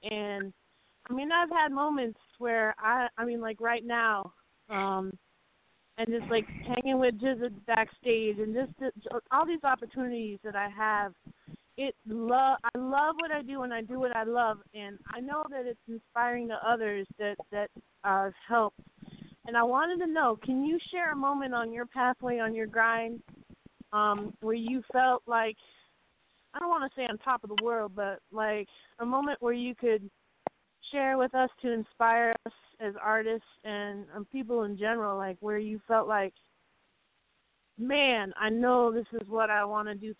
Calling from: Massachusetts, United States; in the house. I'm calling from Massachusetts.

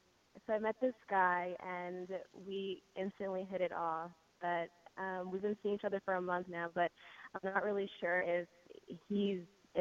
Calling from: Manhattan, New York, United States; Manhattan.

